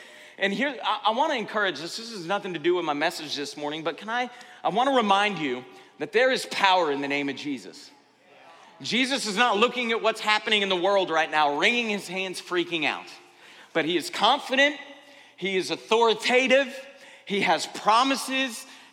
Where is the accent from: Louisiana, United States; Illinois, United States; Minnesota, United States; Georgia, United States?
Georgia, United States; And again, I grew up in Georgia. We had a saying out there back in the day, that dog don't hunt.